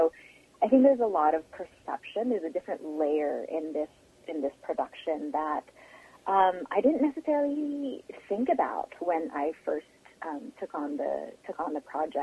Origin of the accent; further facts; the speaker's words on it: Philippines; And again, just being a Filipina saying these words